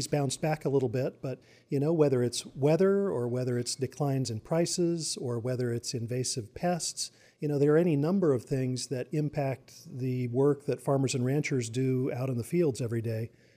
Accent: California, United States; or drought in my home state of California.

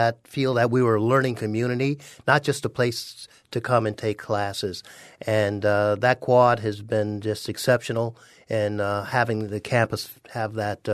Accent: Florida, United States; born there; well, you know, one thing that's very different about this state is that it's my home state. I was born in Florida, so it makes it special in my heart.

